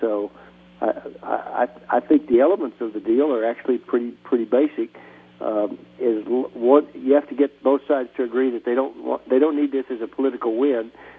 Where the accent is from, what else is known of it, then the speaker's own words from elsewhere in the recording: Texas, United States; I'm Republican from Texas